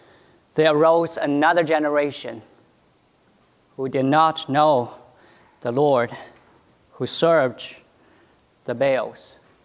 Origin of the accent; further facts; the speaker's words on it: China; both I and Amy came from China and we grew up in China.